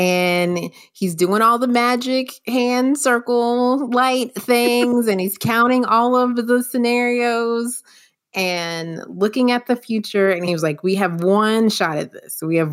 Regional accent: Miami, Florida, United States; I'm originally from Miami, Florida

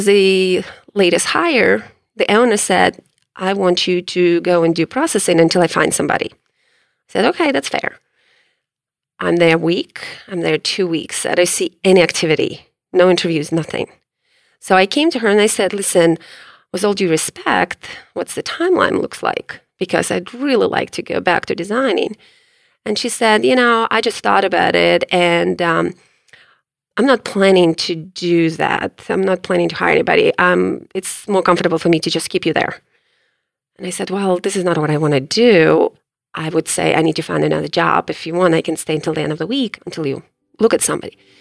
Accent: Ukraine; English is a second language; moved away as an adult; now in United States; I came to America from Ukraine in 1997, in August of 1997. So I just celebrated my 20th anniversary here.

